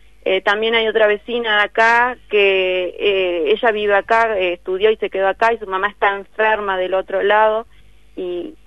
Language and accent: Spanish; Uruguay; now in Concepción del Uruguay, Argentina; Mi esposo y yo somos uruguayos y vivimos acá. Vinimos a estudiar y nos radicamos acá en Concepción del Uruguay.